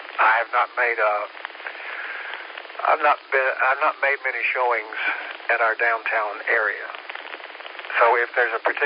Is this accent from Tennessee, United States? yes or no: yes; Tennessee, United States; There's a Greenville in Tennessee. I'm originally from Tennessee.